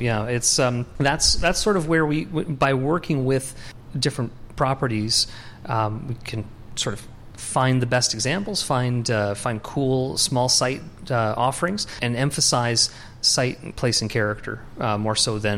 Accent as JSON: {"language": "English", "town": "Niagara-on-the-Lake", "region": "Ontario", "country": "Canada", "tie": "born or raised there", "said": "I'm from Niagara on the Lake. I grew up in the '80s in Niagara while everything was sort of starting."}